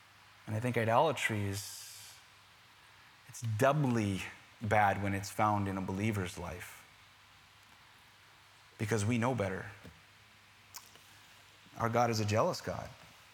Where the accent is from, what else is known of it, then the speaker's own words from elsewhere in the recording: New York, United States; You know, I'm from New York, okay? We're like the kings and queens of murmur, okay?